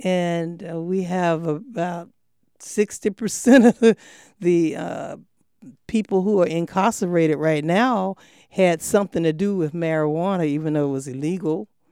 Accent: Atlanta, Georgia, United States; I'm from Atlanta, Georgia, and she was right there in Atlanta, Georgia. I'm a third generation on my mom's side, second on my dad.

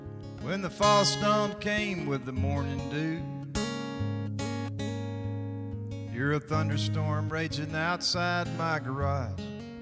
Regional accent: Tyler, Texas, United States; I'm actually not Cajun, and sometimes, you know, I ask myself why, you know, because I'm actually from Tyler, Texas

